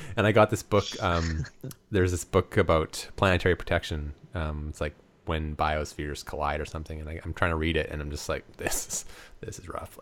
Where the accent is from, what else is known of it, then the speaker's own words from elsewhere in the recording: Alberta, Canada; I'm sure people from Lethbridge will be mad if I say that, but I am a fellow Southern Albertan, and I can say it.